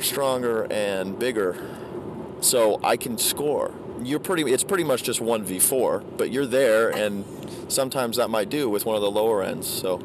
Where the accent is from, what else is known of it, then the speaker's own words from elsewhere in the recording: New York, United States; we have a mutual agreement as a New Yorker to just, like, just move on.